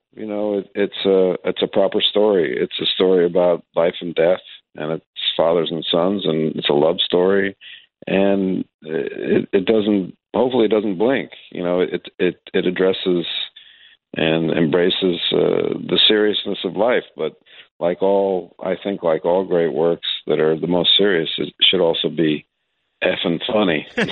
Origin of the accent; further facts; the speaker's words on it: New York, United States; I played a long time, and I grew up in New York in the late 60s, 70s